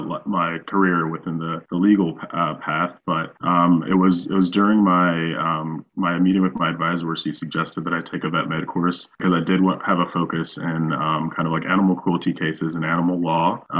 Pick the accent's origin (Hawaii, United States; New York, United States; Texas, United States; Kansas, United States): Texas, United States; San Antonio; also born or lived in Fort Lauderdale, Florida; like Kyle said. I was born in Florida, Fort Lauderdale, Florida, raised in Texas. I went to high school in San Antonio, Texas